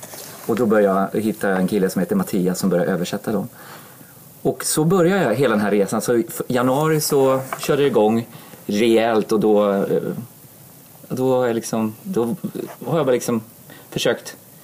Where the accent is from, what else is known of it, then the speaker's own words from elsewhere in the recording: Sweden; Jag pratar finska, men jag är inte... Alltså, jag är född i Sverige. Mm. Och jag har gått i svensk skola. Jag har aldrig gått i en finsk skola.